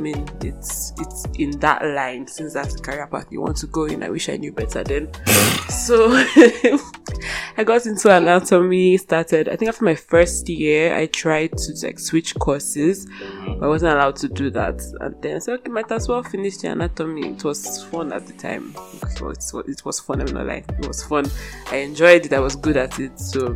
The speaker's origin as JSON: {"language": "English", "region": "Edo", "country": "Nigeria", "said": "I'm Nigerian, proudly from Edo State."}